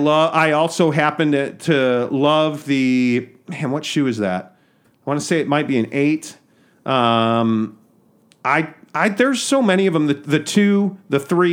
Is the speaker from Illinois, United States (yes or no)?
yes; Chicago, Illinois, United States; I'm a Michael Jordan guy growing up in Chicago.